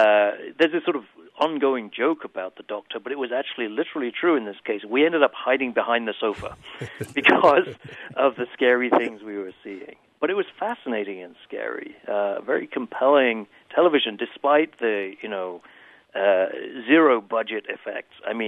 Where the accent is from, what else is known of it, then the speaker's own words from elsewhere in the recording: England, United Kingdom; I was born and raised in England